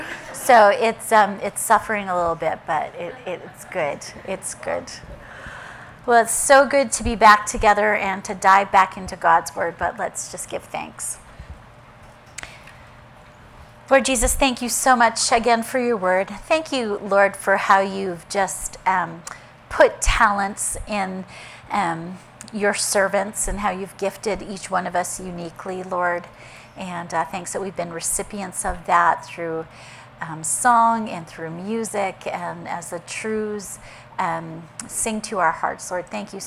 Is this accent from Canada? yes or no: yes; West Coast, Canada; now in United States; Being a Canadian, I'm from the west coast of Canada, and the weather changes there very quickly.